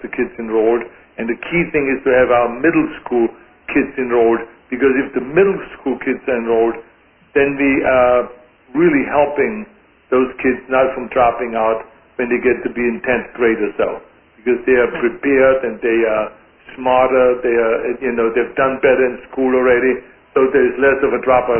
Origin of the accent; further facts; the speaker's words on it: Austria; moved away as an adult; now in United States; I had the kind of education when I grew up in Austria, and I want every kid to have the same opportunities that I had when I came to America